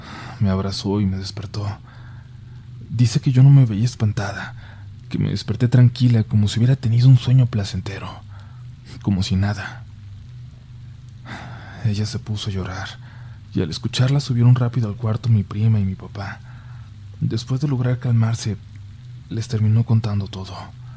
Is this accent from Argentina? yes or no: no; Mexico; now in Brazil; Yo soy mexicano, pero vivo en Brasil.